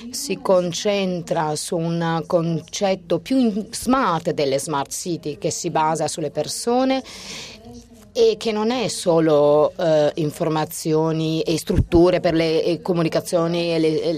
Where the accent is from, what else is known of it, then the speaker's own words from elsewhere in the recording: Portugal; Italian is a second language; vengo da Portogallo, passo all'inglese perché non so parlare italiano.